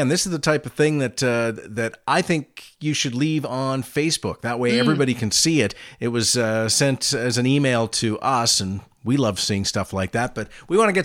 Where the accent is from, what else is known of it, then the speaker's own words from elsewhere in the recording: Canada; To me, that was a big part of being Canadian.